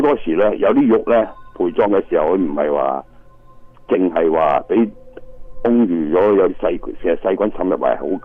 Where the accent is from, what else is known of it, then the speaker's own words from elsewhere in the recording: China; 嗱，其实玉咧喺我哋中国人之中咧，或者我哋八波嚟讲咧，玉系定嘅，就系辟邪嘅。